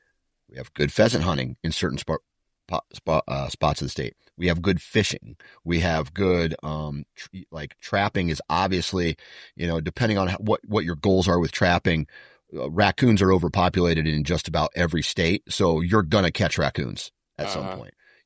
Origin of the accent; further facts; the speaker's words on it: Iowa, United States; But then where I grew up in Iowa, it's damn near unlimited, right?